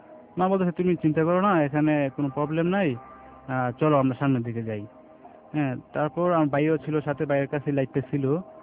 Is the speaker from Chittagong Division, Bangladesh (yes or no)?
yes; Mirsigiri, Chittagong Division, Bangladesh; also born or lived in Homna; ওই বছরই আমরা আমাদের গ্রামের বাড়ি মিরসিগিরি থেকে আমাদের হোমনা পপারে চলে আসি।